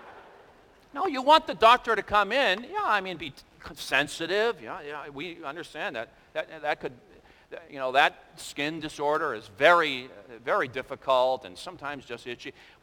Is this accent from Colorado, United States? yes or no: no; Boston, Massachusetts, United States; we just say, well, I'm from Boston. You know, that's the way we are.